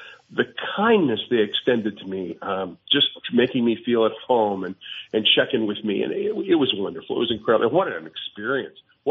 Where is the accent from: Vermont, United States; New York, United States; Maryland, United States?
Vermont, United States; Montpelier; Anyway, I come from Montpelier, Vermont, population 5,000.